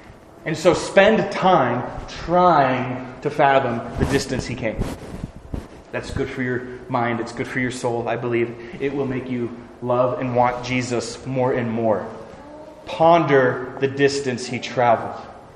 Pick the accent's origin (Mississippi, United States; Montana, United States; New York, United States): Montana, United States; Chester; born there; I was born in Chester, Montana. Enough said.